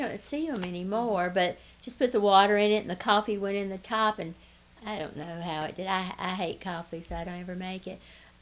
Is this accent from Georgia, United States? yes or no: yes; Atlanta, Georgia, United States; living in Atlanta and growing up in Atlanta, we would be more and more modernized over the years.